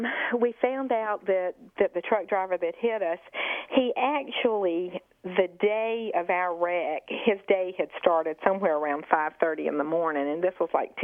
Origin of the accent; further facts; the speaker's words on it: Beaufort, South Carolina, United States; I'm from Beaufort, South Carolina.